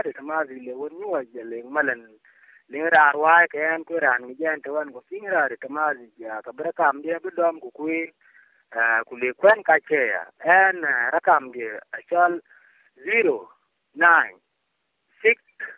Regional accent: South Sudan; Arabic is a second language; now in Sudan; أنا جنوبي بريد رطانة كثير. أنا في شمال السودان صح، لكن أنا في منطقة بعيد. أنا أساساً عندي ناس أغلبيتهم كثير في جنوب هناك

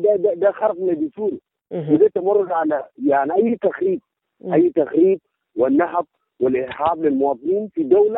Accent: South Sudan; من المفترض أن نحن كجنوبي نتلمى مع بعض

